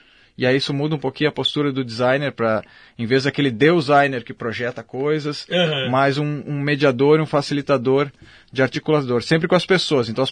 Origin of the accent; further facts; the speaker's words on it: Porto Alegre, Rio Grande do Sul, Brazil; moved away as an adult; now in Rio de Janeiro, Brazil; eu sou de Porto Alegre, na verdade. Eu estudei design em Porto Alegre, numa universidade chamada Uniriter. Uhum. E depois eu fui para o Rio de Janeiro, em 2013, fazer um mestrado, e acabei ficando